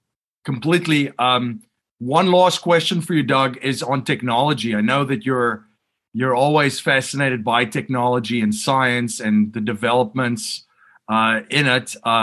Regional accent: South Africa; Growing up in South Africa

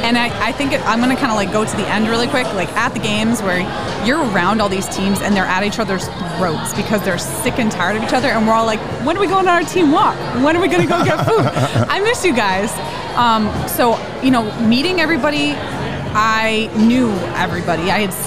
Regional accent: Connecticut, United States; now in Rhode Island, United States; I'm from Connecticut originally.

